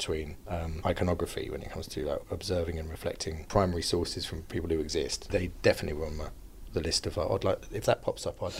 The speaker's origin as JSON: {"language": "English", "country": "United Kingdom", "said": "Being a British actor"}